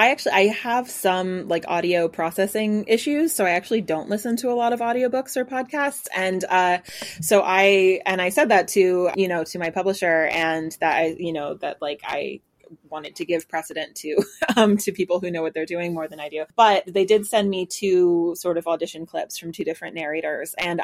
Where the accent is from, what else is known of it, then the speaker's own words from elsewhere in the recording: United States; now in Ireland; I'm an American, but I've lived in Ireland for 10 years. And so I have a sort of complicated relationship with how I speak